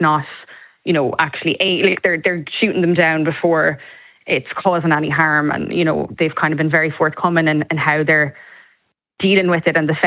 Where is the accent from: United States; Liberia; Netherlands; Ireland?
Ireland; Kilkenny, Leinster; now in Dubai, United Arab Emirates; From Kilkenny, originally.